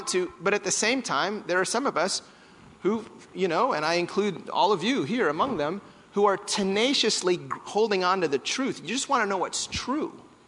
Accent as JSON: {"language": "English", "region": "Washington", "country": "United States", "tie": "born or raised there", "said": "it starts in my home state of Washington."}